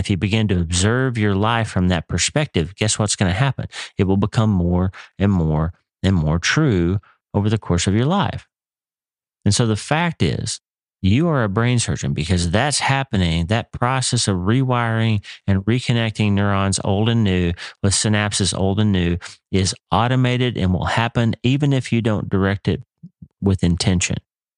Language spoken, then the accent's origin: English; Broken Bow, Oklahoma, United States; So I grew up in Broken Bow, Oklahoma, never knowing that I was going to live just down the road from Broken Bow, Nebraska.